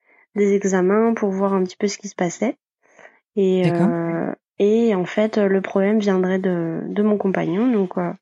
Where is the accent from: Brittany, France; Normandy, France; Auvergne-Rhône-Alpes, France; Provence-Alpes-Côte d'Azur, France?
Brittany, France; j'habite à côté de Brest. J'ai suivi mon copain en fait pour arriver à Brest. Je suis originaire des Côtes d'Armor et j'ai fait mes études plutôt du côté de Rennes.